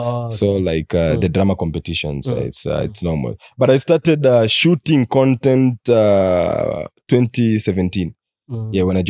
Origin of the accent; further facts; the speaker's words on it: Durban, KwaZulu-Natal, South Africa; I come all the way from Durban.